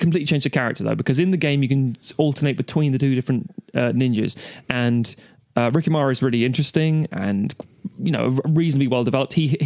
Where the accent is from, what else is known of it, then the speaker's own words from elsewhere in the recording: Ireland; which, as an Irishman, Delicious. Mayo is a county, not an evil lord.